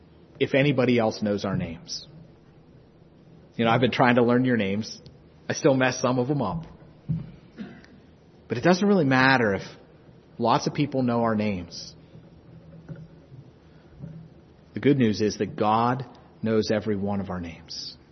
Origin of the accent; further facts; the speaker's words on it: East Liverpool, Ohio, United States; also born or lived in West Virginia / South Carolina; we had been in South Carolina for a while, but originally we're from Ohio and West Virginia, East Liverpool and Newell.